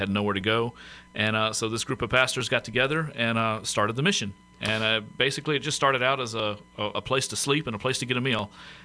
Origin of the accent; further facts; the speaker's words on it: Georgia, United States; also born or lived in South Carolina; I'm originally from Georgia. Well, actually originally from South Carolina, but grew up in Georgia.